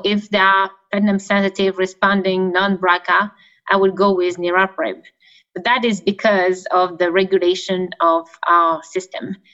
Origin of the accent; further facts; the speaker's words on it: Canada; I'm very biased because I'm from Canada.